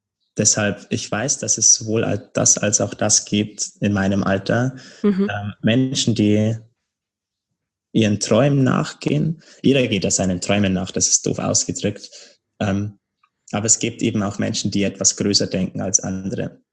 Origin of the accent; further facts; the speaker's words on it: Bavaria, Germany; now in Berlin, Germany; Also mein altes Umfeld sozusagen, das lebt ja nach wie vor in Bayern, in meiner Heimat. Mhm. Ich bin jetzt in Berlin, bin auch umgezogen